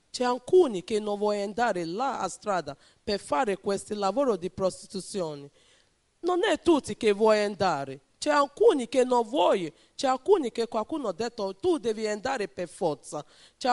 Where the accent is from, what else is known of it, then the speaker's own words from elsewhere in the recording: Benin City, Edo, Nigeria; Italian is a second language; now in Italy; vengo da Nigeria, città di Benin City.